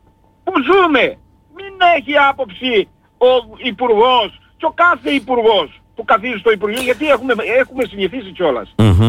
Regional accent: Crete, Greece; δεν θα ανεχτούμε σαν Κρητικοί, δεν θα ανεχτούμε κανένα, μα κανένα, να μας διώξει από τα σπίτια μας.

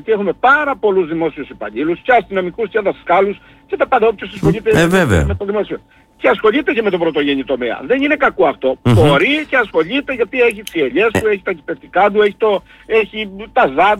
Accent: Crete, Greece; δεν θα ανεχτούμε σαν Κρητικοί, δεν θα ανεχτούμε κανένα, μα κανένα, να μας διώξει από τα σπίτια μας.

